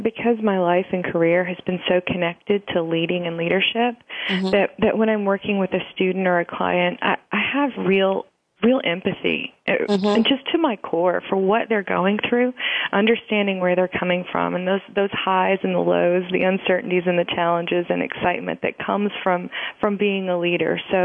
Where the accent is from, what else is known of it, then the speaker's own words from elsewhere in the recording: Kentucky, United States; one of the main ones for me was I grew up in Kentucky, mm-hmm.